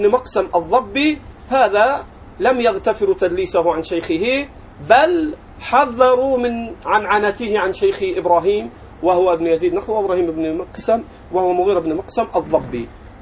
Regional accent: Egypt; ومنها القرية التي أنا أعيش فيها في مصر

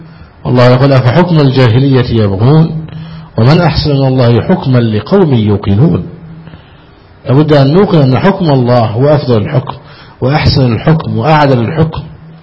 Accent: Egypt; عندنا في مصر

